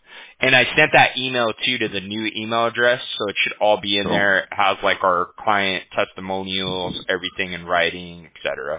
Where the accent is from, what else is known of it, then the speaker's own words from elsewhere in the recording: Huntington Beach, California, United States; So I'm from Huntington Beach, and we're like our whole city is like pretty much Republican out here, you know, but the majority of California is Democrat for sure, you know.